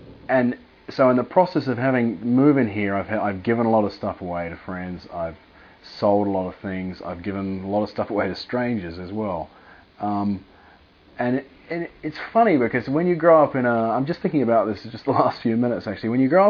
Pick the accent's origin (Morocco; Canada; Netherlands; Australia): Australia; also born or lived in United States; I grew up in Australia, so I'm used to having a house. I grew up in a house with a garden and a double car garage. It wasn't a huge house, but it was sort of a house built in the 1960s.